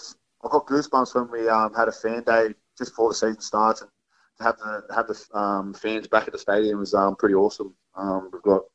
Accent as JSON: {"language": "English", "town": "Melbourne", "region": "Victoria", "country": "Australia", "said": "Obviously, I was from Melbourne, only if, I think two players down at the team now from Melbourne."}